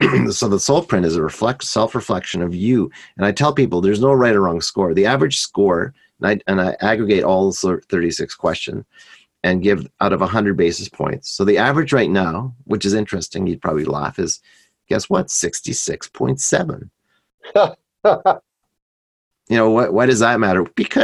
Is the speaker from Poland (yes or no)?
no; Canada; I'm Canadian, right?